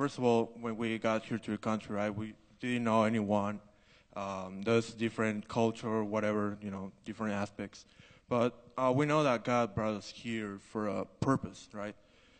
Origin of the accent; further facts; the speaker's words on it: Mexico; because we're from Mexico